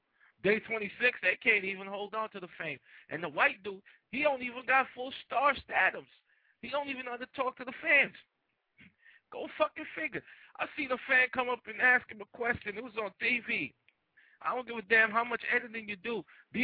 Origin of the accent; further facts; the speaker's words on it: Jamaica; now in New York, United States; I ain't going to say I'm from New York because I'm originally from Jamaica. I got a green card to prove that shit.